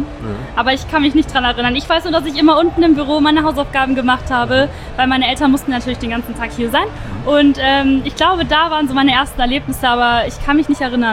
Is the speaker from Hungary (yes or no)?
no; Munich, Bavaria, Germany; Ja, ich finde als Münchner ist es schon eine Pflicht, dass man total da ist.